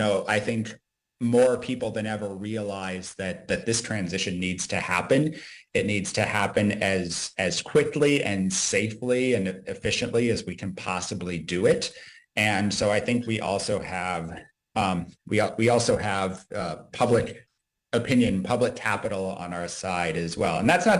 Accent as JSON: {"language": "English", "region": "Minnesota", "country": "United States", "tie": "born or raised there", "said": "I grew up in Minnesota. My family had 55 acres of land"}